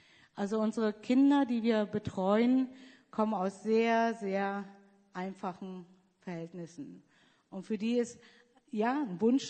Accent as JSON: {"language": "German", "country": "Germany", "moved": "yes", "said": "Ich bin eigentlich keine richtige Deutsche mehr."}